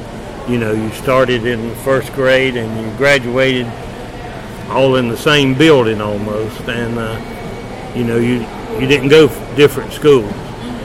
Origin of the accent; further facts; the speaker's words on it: Lakedale, United States; I was born and raised here in Lakedale. B Street, 16 B Street, when I was growing up.